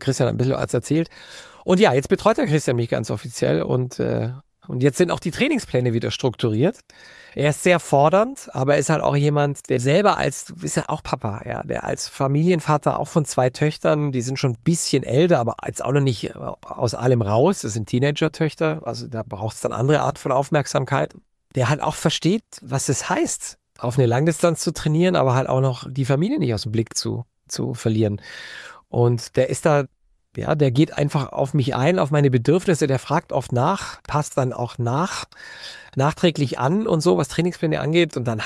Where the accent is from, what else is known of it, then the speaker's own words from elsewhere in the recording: Baden-Württemberg, Germany; er ist ja Franke, ich bin Schwabe, wir haben dann viel mit Dialekt gesprochen